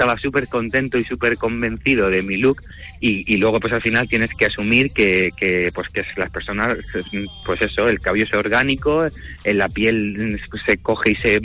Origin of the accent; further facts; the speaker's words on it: Murcia, Region of Murcia, Spain; acabo de llegar de Murcia, porque he estado hace 2 días, porque yo amo, como sabéis, mi tierra.